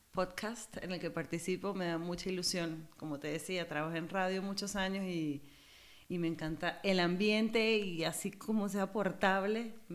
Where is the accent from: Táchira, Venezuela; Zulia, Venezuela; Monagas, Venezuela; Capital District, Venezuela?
Zulia, Venezuela; Maracaibo; vengo de Venezuela. Mi mamá es tica venezolana, mi abuelo era de Cartago. Mi abuelo fue cónsul de Costa Rica en Maracaibo, okay, la ciudad donde venimos, y crecí comiendo pejibayes.